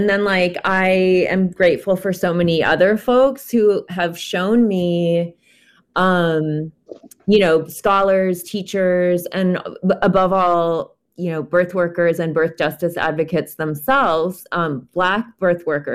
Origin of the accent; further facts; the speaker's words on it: Seattle, Washington, United States; born there; also born or lived in Tacoma / Texas; Well, I was born on Duwamish land in what's currently called Seattle in Washington State.